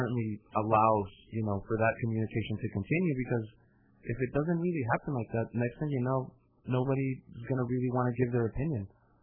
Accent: Mexico; I can think of growing up in Mexico.

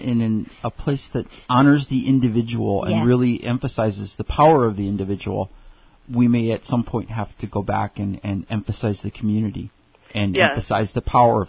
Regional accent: Detroit, Michigan, United States; That's my home state. I saw my first stabbing in Detroit as a 10-year-old driving through with my dad lived in Detroit for a while.

